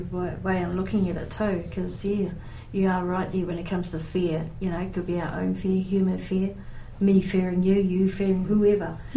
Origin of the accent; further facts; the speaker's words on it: East Coast, United States; where I come from, I'm from the East Coast